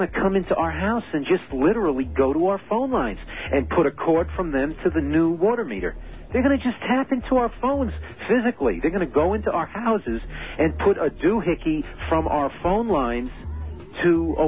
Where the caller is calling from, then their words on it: New York City, New York, United States; I'm calling you from New York City. I live in New Jersey.